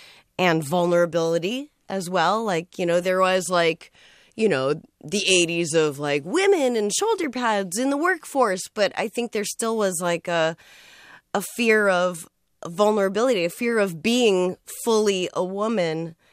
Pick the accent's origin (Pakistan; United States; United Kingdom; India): United States; Boston, Massachusetts; I'd say, you know, I'm from Boston.